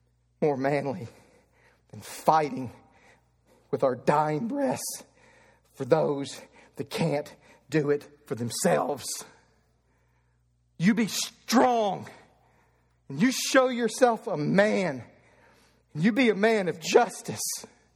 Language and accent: English; Eddyville, Kentucky, United States; I grew up in Eddyville, Kentucky. I loved rodeos.